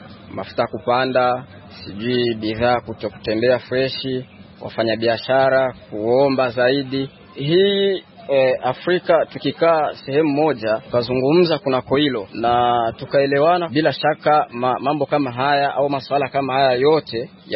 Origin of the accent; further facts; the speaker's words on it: Burundi; natokea Burundi.